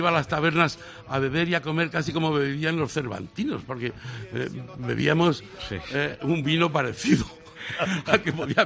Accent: Alcalá de Henares, Community of Madrid, Spain; la historia de Alcalá es apasionante desde la pequeña historia. O sea, yo crecí en el Colegio Cervantes, en el Instituto Cervantes.

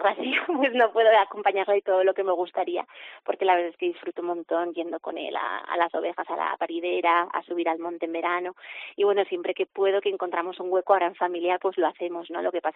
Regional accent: Zaragoza, Aragon, Spain; now in Ansó, Spain; Bueno, pues yo en origen soy de Zaragoza, pero yo aquí viviendo en Anso desde el 2017

